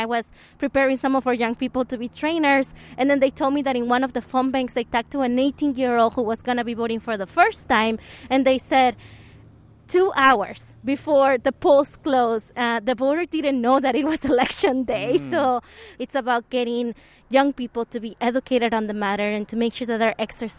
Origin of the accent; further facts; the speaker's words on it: Arizona, United States; And maybe because I grew up in Arizona and Arizona is home